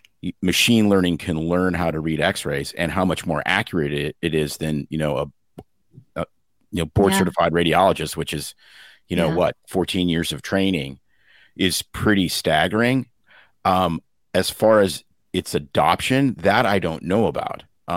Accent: Saskatoon, Saskatchewan, Canada; moved away as an adult; now in United States; Okay, so I was born actually in Canada, educated at the University of Saskatchewan, grew up in the small city of Saskatoon. Practiced there very, very briefly. And then we were recruited into the Pacific Northwest of the United States.

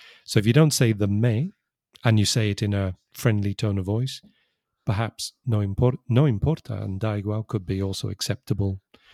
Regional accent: England, United Kingdom; I'm English, and as everybody knows, English people are obsessed with drinking tea. We are a tea drinking nation

